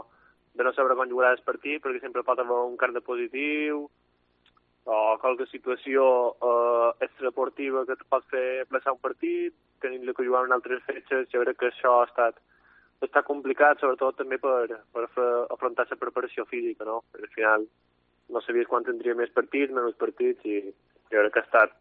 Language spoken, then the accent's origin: Catalan; Balearic Islands, Spain; jo i en Miqui sobretot com a dos mallorquins